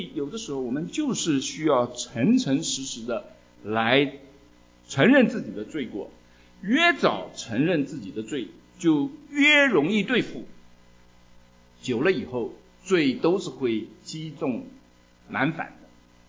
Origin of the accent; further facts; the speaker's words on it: China; 这种美国的笑话我们中国人是听不懂